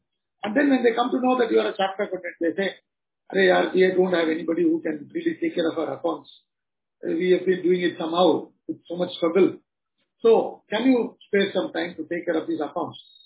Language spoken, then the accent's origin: English; South India, India; I am from South India, so I have certain preferences.